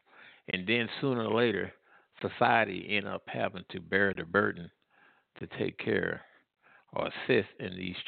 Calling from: Midwest, United States; Yes, yeah … calling from the Midwest.

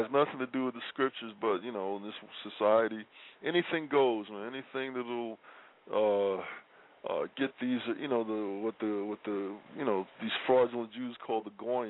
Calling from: New York City, New York, United States; Yes, sir. I'm in New York City.

